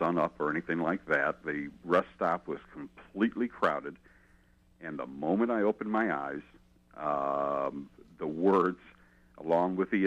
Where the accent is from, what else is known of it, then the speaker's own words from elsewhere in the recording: Euclid, Ohio, United States; I grew up in Euclid, Ohio, and CKLW. Came across the lake and was my favorite and my friends' favorite stations in the late 60s.